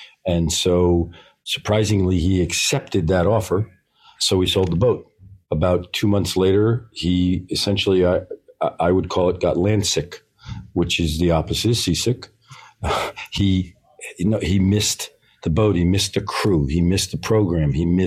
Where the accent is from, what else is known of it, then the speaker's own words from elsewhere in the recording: Larchmont, New York, United States; Growing up, I didn't enjoy sailing, didn't really enjoy boats, certainly not as much as my dad and mom did. I was from Larchmont, New York, and a very famous yacht club called the Larchmont Yacht Club